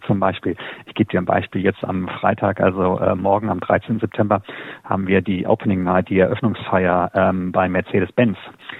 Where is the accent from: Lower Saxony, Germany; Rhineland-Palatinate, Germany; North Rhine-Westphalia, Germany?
Lower Saxony, Germany; Clausthal-Zellerfeld; moved away; Ich komme aus dem Harz ursprünglich. Ich bin in Clausthal-Zellerfeld aufgewachsen. Ist eine Universitätsstadt, aber relativ klein. Und ich habe natürlich immer so irgendwie so eine leichte Dorfmentalität.